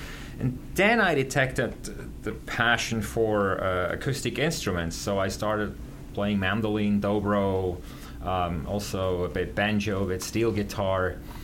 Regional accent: Switzerland; English is a second language; I'm from Switzerland.

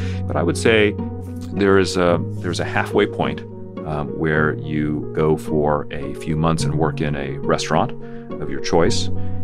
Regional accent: Colorado, United States; growing up in Colorado, this is not how we ate burritos.

